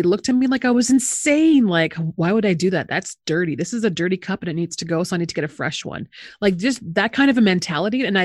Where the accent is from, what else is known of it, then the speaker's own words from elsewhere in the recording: Canada; now in Phoenix, United States; And growing up in Canada, I come from a society that is more conscious about recycling